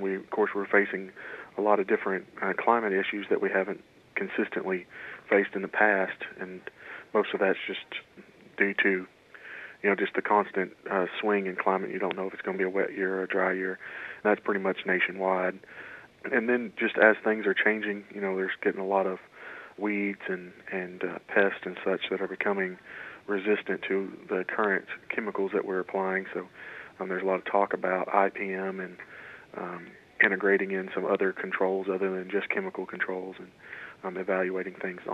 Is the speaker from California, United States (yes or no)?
no; Kentucky, United States; I was born and raised in Callaway County, and I grew up on a farm.